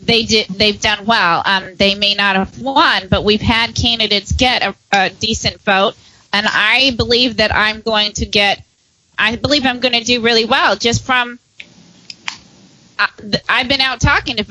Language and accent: English; Florida, United States; You know, I'm from Florida originally, so Florida's definitely a state that's tougher to homeschool in than Michigan.